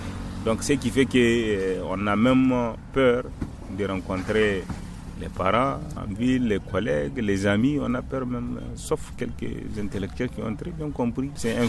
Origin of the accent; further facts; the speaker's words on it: Niger; chez nous au Niger